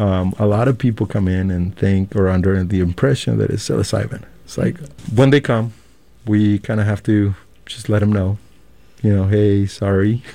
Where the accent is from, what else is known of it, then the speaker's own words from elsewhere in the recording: Mexico City, Mexico; now in United States; I grew up in Mexico City, and my grandma is from Puebla.